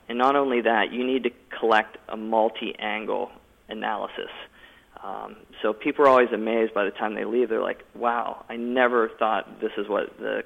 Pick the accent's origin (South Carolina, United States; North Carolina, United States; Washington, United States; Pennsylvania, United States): Pennsylvania, United States; Pittsburgh; We're both from Pittsburgh, so yeah, I'm sure it'll happen.